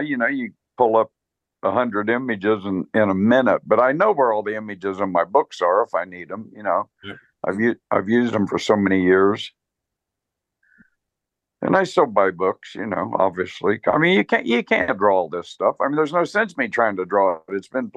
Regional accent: United States; But, you know, I'm an American, so.

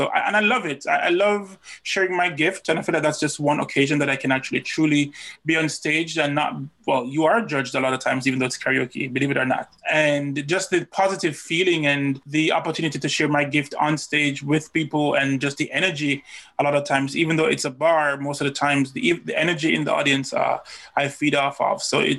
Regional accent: Jamaica; now in United States; I was born and raised in Jamaica, but I've been living in America for the past 10 and a half years.

